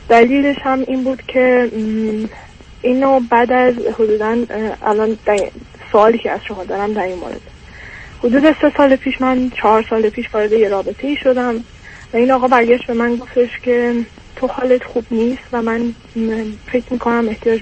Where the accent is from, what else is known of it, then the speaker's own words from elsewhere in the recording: Iran; moved away as an adult; now in Europe; من 32 سالمه، توی یک کشور اروپایی به دنیا اومدم، تا 8 سالگی اونجا بودم و بعد پدر مادرم تصمیم میگیرن برگردن ایران و من سن 23 سالگی بعد از اینکه لیسانس هم تموم شد دوباره برگشتم توی کشور اروپایی